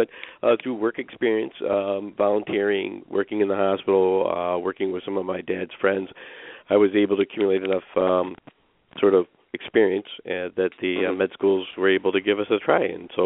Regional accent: Michigan, United States; I actually was born and raised in Michigan, and other than my rotations, did not leave southeastern Michigan.

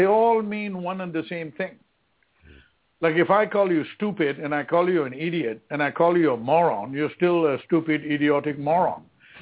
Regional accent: India; now in United States; I'm an Indian, full-blooded Indian, FBI. My father and mother are from India.

